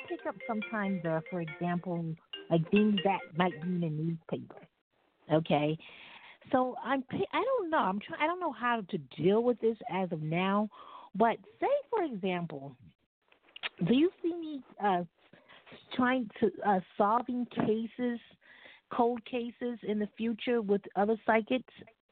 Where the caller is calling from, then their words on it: New Jersey, United States; I am calling from New Jersey.